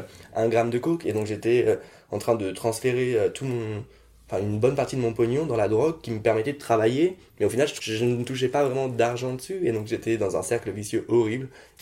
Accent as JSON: {"language": "French", "country": "France", "tie": "born there", "said": "je suis né en France, je suis français."}